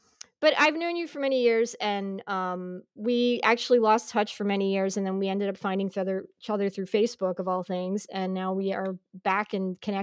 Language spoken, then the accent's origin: English; Fallsington, Pennsylvania, United States; We grew up together. Best friends. Since we were little children, and we grew up in Fallsington, PA